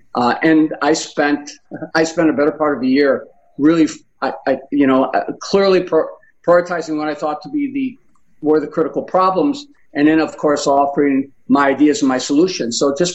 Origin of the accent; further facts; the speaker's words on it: Chicago, Illinois, United States; And as a citizen, as someone who was born and raised in Chicago, I'm going to continue to do that.